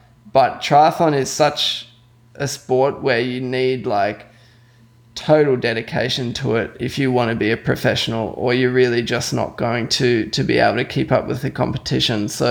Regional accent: Australia; I was growing up in Australia

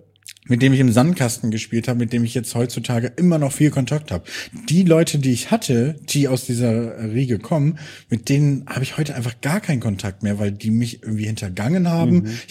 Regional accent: Bremen, Germany; als Bremer

